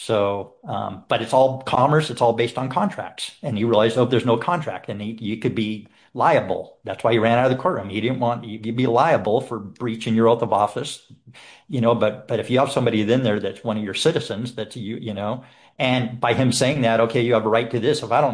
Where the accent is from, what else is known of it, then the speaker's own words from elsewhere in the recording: California, United States; It's so I'm an American. I am a California state citizen.